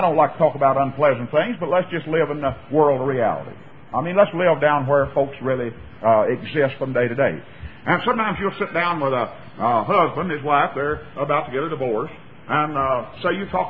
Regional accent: Graham, Texas, United States; My hometown, actually I live 8 miles out of town, but my hometown, Graham, Texas, like a lot of West Texas towns, is built on a huge square.

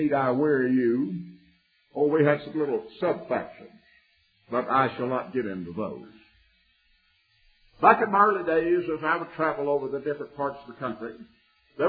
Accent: Texas, United States; my home state of Texas was heavily factionized.

